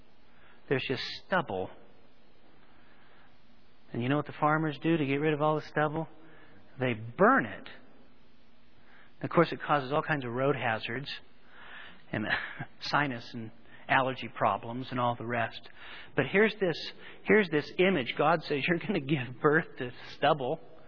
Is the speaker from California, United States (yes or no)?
yes; California, United States; Growing up in the Sacramento Valley, we have hundreds of thousands, probably millions of acres of rice fields.